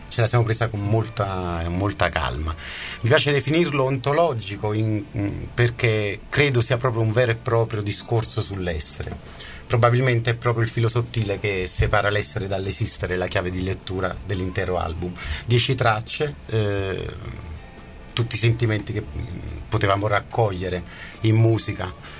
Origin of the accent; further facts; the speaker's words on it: Cava de' Tirreni, Campania, Italy; Cava dei Tirreni, io, anche Gaetano e Alessandro di Salerno, il Salernitano.